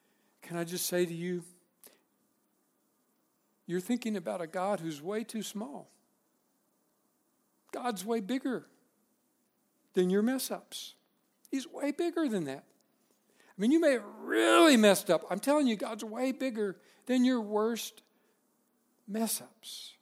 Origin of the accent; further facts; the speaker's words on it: Texas, United States; I'm from Texas, and everywhere in Texas is, well, how big can we make this thing?